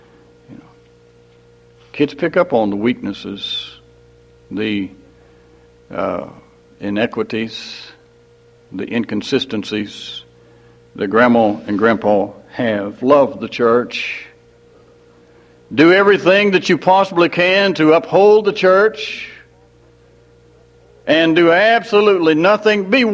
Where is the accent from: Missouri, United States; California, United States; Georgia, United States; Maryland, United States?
Missouri, United States; Mexico; also born or lived in Hannibal, United States; And down at Mexico, my hometown, they had planned a youth rally.